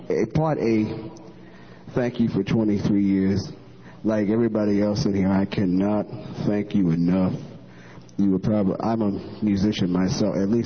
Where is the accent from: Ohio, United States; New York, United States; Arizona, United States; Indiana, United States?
New York, United States; New York City; born there; Yeah, well, I was born in New York, and I'm kind of rooting for the Knicks